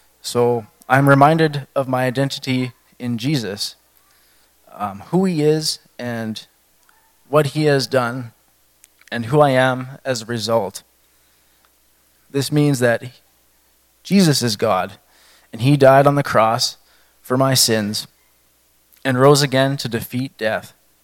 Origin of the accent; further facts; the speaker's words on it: Melfort, Saskatchewan, Canada; also born or lived in Niger; I spent most of my life growing up in Melfort, Saskatchewan. The last 3 years has been in this area. And for 2 years, I grew up in Niger because my parents were missionaries for a few years